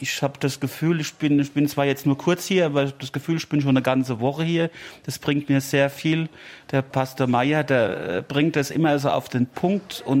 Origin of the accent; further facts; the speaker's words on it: Schaafheim, Hesse, Germany; Ich komme aus Schafheim, das ist Nähe Aschaffenburg, das kennen viele.